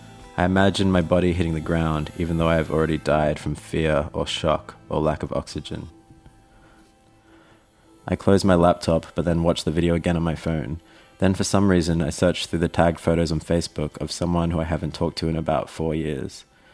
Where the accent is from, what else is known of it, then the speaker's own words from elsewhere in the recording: Brisbane, Queensland, Australia; I'm a writer from Brisbane.